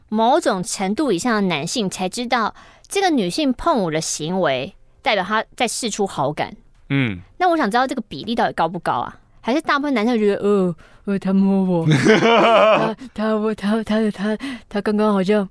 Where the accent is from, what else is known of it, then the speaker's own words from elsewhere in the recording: Taiwan; 可能是会比较像我们台湾人印象中那种女生的表情口气